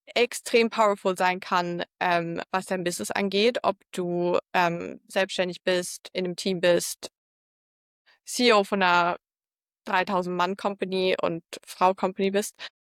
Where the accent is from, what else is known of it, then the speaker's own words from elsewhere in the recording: Zurich, Switzerland; now in Berlin, Germany; Ich bin ursprünglich aus Zürich, wohne jetzt in Berlin